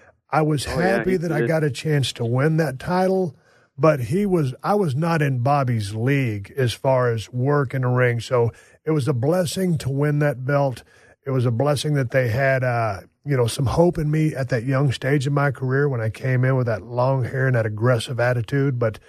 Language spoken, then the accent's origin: English; Austin, Texas, United States; born there; And Austin's a close second to El Paso as far as bad drivers in Texas, and I was born in Austin.